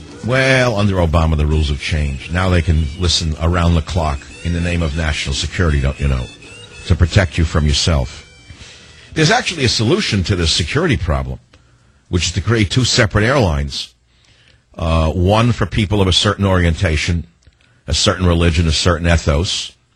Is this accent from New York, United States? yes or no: yes; New York, United States; I'm from New York, so I say Altamont.